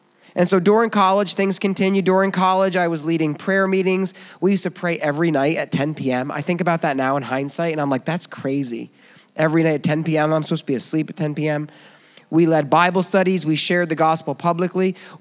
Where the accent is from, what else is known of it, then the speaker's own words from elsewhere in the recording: United States; a white kid growing up in Warren County, which is very rural where I grew up.